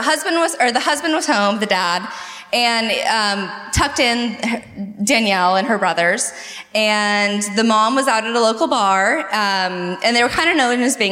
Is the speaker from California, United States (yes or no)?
yes; San Diego, California, United States; I am from San Diego. Oh. I live out in Alpine, which is way east.